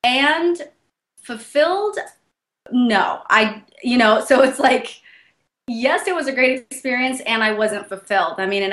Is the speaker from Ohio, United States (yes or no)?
no; San Francisco, California, United States; I'm originally from San Francisco.